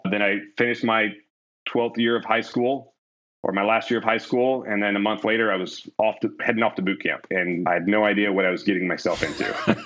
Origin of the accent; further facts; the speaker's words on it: Meridian, Mississippi, United States; I grew up in Meridian, Mississippi. There's not a lot there. It's a very small town, and it seems to get smaller every time I go back and visit.